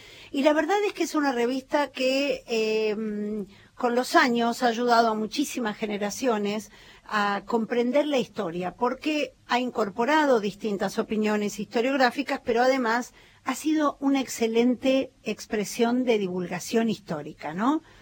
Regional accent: La Plata, Buenos Aires Province, Argentina; now in Buenos Aires, Argentina; De, sí, soy de La Plata.

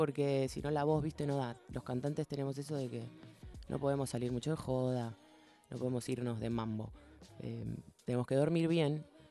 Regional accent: Pilar, Buenos Aires Province, Argentina; Quiero volver a tocar en Pilar, que yo me fui de Pilar. Yo soy de Pilar.

